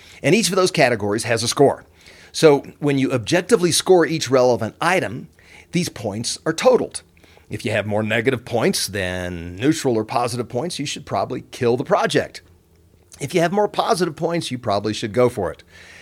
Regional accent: Colorado, United States; In my home state of Colorado, over 70% are vaccinated

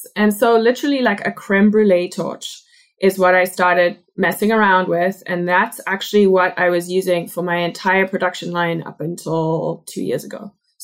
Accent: South Africa; moved away as an adult; now in United States; And there's kind of a dream as a South African when you're done with school and maybe high school into university or after university, you go travel overseas for a year or two.

